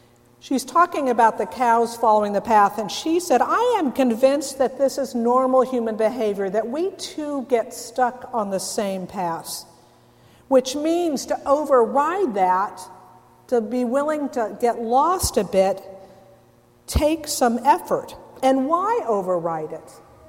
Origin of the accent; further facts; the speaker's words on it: California, United States; I've never been there before, even though I grew up in the Bay Area.